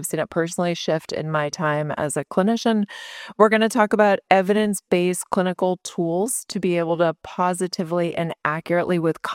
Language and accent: English; Atlanta, Georgia, United States; I'm a PA from Atlanta, Georgia.